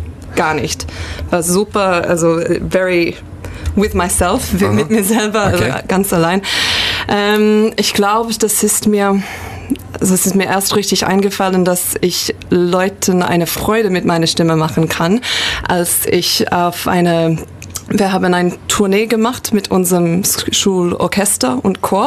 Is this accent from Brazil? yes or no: no; Sydney, New South Wales, Australia; German is a second language; now in Germany; Nein, ich komme aus Australien. Das hört man doch auch, glaube ich. Ja. Ja, ich komme aus Sydney. Bin aber seit 7 Jahren jetzt in Deutschland.